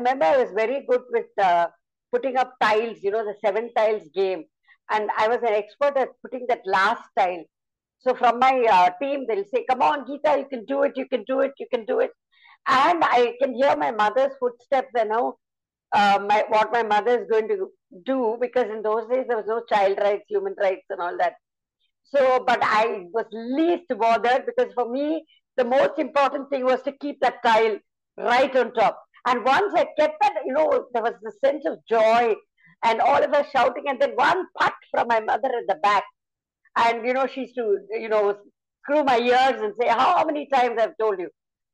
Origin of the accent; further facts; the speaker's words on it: Mumbai, Maharashtra, India; first language Tamil; English is a second language; And she would tell it in Tamil, that was my mother tongue. And in Bombay, the second language was Hindi, and the third language Marathi. First language was English.